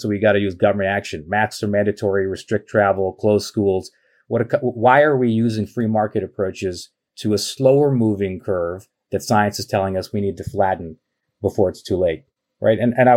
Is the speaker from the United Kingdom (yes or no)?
no; Canada; as I can tell you as a Canadian